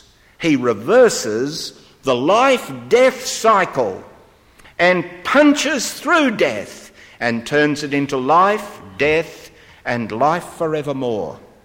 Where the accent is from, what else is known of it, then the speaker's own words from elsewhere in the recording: Australia; moved away; On the first occasion when I came abroad from Australia, it was 1963, you still needed to be vaccinated for smallpox.